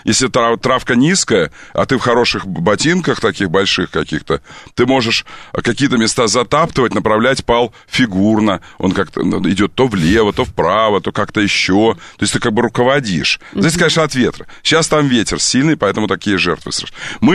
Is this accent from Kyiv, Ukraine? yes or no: no; Kerch, Crimea, Ukraine; born there; also born or lived in Nizhny Novgorod Oblast / Komsomolsk-on-Amur; Я родился в Керчи. Потом я жил в Нижегородской области, в Суаслейке, это около Выксы и Навашино.